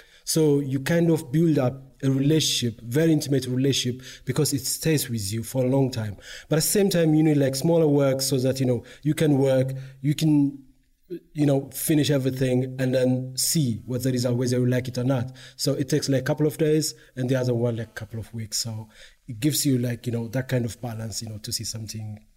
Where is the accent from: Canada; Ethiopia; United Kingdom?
Ethiopia; English is a second language; I'm from Ethiopia.